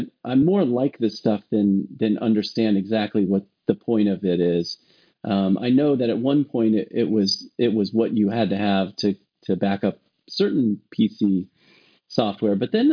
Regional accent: San Diego, California, United States; And I just love that I'm actually from San Diego

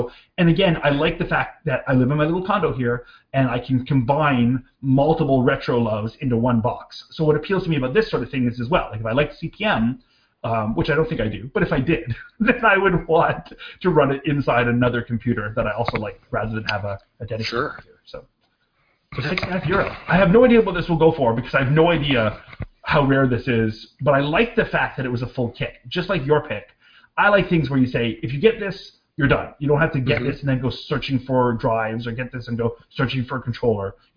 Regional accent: Canada; So a lot of times, being a Canadian, a lot of things are listed on the internet, or listed on eBay in America

